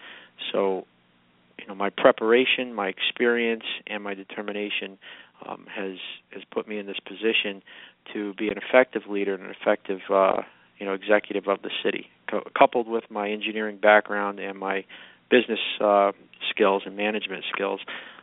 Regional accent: Troy, United States; And I'm from Troy. I grew up in South Troy, and went away to college.

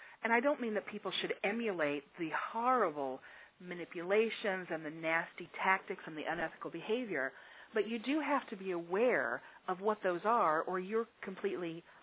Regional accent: New York, United States; Where I'm from New York, but I'm not in New York right now.

